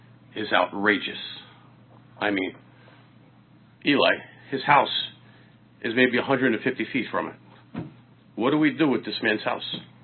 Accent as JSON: {"language": "English", "town": "Staten Island", "region": "New York", "country": "United States", "said": "I come from Staten Island, okay, and it's not a good thing."}